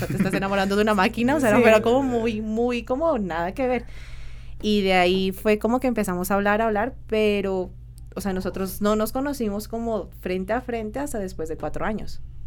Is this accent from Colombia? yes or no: yes; Pasto, Nariño, Colombia; Pues yo no soy de acá, entonces... Fue a mi ciudad, estuvo 2 meses.